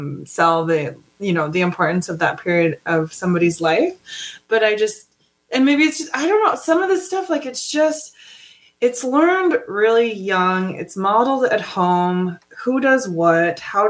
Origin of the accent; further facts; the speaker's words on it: Montana, United States; I grew up in Montana. It's like 98.9% white.